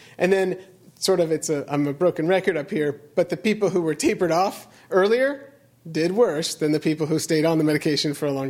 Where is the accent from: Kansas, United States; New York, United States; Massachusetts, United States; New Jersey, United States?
Kansas, United States; Coffeyville; Let's say Anna lived in a different town let's say Indiana, my hometown, Coffeyville, Kansas. And she didn't have, in the early 2000s, there was no heroin in my hometown, none.